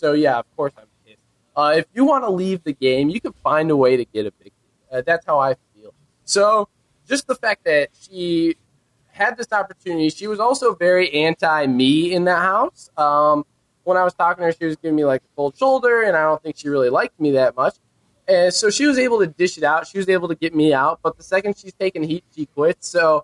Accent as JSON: {"language": "English", "region": "Illinois", "country": "United States", "said": "He always says Illinois because I'm from Illinois."}